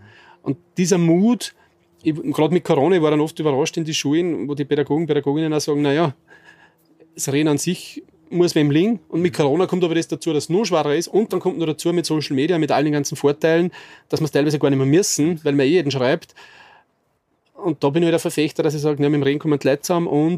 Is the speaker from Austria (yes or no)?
yes; Upper Austria, Austria; dieser Wald in Theiskirchen im Innkreis, da in der Nähe, wo ich aufgewachsen bin.